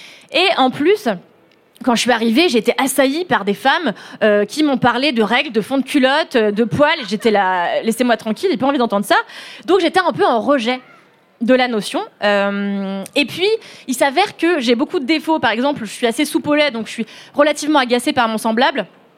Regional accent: Levallois-Perret, Île-de-France, France; Et donc, j'ai grandi à Levallois en étant une enfant

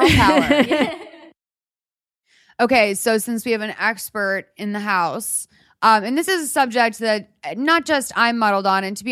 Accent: Boston, Massachusetts, United States; I'm from Boston. It's a huge colloquial saying where I'm from. I know it's not unique to Boston by any means, but it's kind of like, it's just a word you grew up saying

